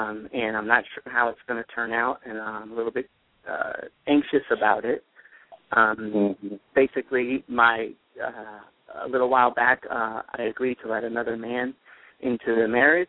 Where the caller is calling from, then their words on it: Virginia, United States; I'm calling from Virginia.